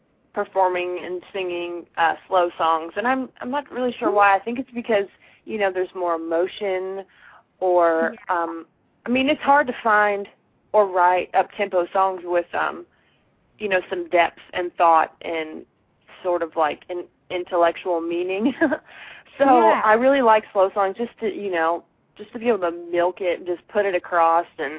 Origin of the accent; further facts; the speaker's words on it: St. Louis, Missouri, United States; I would love to play there just because, you know, I'm from the St. Louis area.